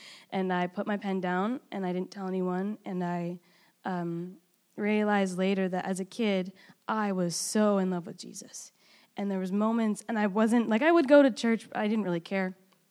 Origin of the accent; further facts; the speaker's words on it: Vancouver, British Columbia, Canada; I grew up in Vancouver, and my generation specifically, families are easily torn apart